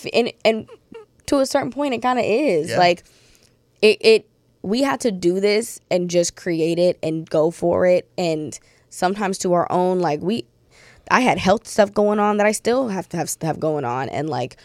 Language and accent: English; Long Beach, California, United States; If also, I always say I'm from Long Beach.